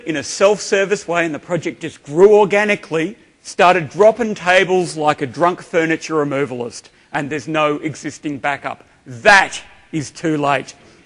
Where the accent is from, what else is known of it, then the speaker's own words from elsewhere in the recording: Australia; I'm from Australia